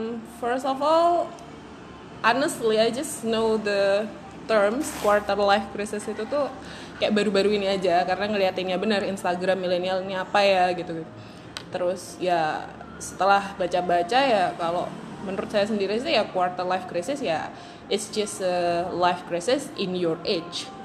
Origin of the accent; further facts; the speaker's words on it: Magetan, East Java, Indonesia; also born or lived in Surabaya; Ya, saya asli Magetan tapi dulu sempat di Surabaya